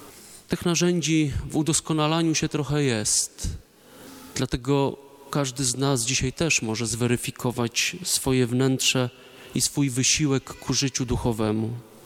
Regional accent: Masovian Voivodeship, Poland; Ja pochodzę z Kurpiowszczyzny. To już granica z warmińsko-mazurskim województwem.

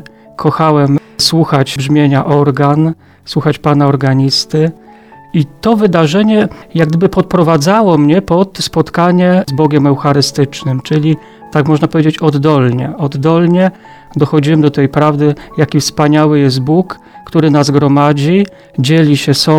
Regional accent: Nowy Nakwasin, Greater Poland Voivodeship, Poland; pochodzę z parafii Koźminek, mała miejscowość, Nowy Nakwasin. Tam się wychowałem, pochodzę z wioski. Moi rodzice to są rolnicy.

